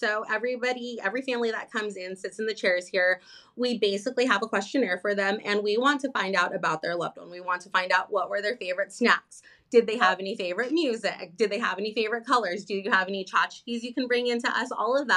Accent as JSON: {"language": "English", "town": "Los Angeles", "region": "California", "country": "United States", "said": "unfortunately I'm from Los Angeles, so we are in a very saturated market."}